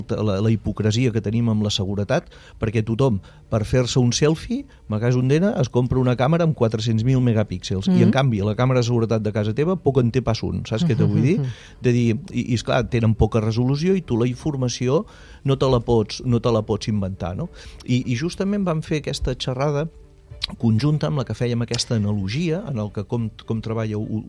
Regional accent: Figueres, Catalonia, Spain; tots dos som de Figueres

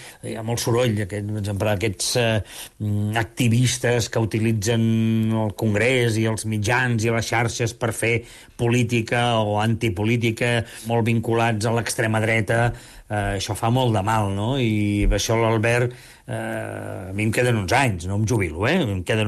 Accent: Catalonia, Spain; now in Madrid, Spain; no he deixat mai de ser un periodista català, i sóc català, i penso en català

